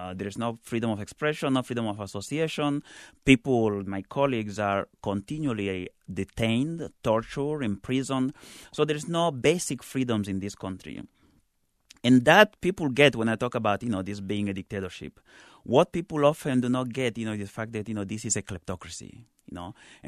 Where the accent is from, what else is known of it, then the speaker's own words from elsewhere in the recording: Equatorial Guinea; What that paradox means for me and for many people in Equatorial Guinea, the majority of people, is that you're living in this country that's the wealthiest on Africa